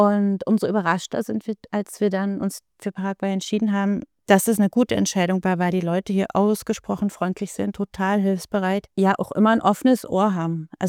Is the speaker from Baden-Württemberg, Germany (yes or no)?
no; Saxony, Germany; Also ich bin gebürtige Lausitzerin, komme aus Ostsachsen und da gibt es ja das Bautzener Bergland.